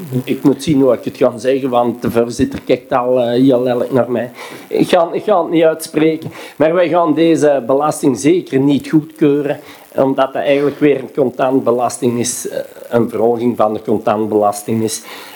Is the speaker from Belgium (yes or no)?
yes; Oud-Turnhout, Flanders, Belgium; Wij zijn van Oud-Turnhout. Wij leven hier in Oud-Turnhout.